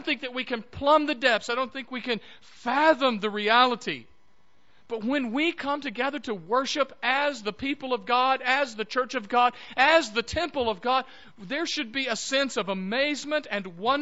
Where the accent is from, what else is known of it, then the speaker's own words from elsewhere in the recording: United States; Now, you know, we're American, and that doesn't make a whole lot of sense to us